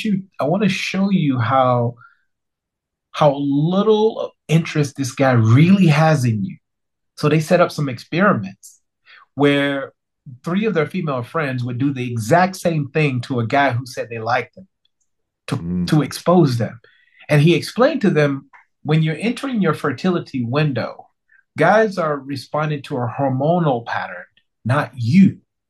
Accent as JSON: {"language": "English", "region": "North Carolina", "country": "United States", "tie": "born or raised there", "said": "I grew up in the East Coast in the same state that Michael Jordan went to college"}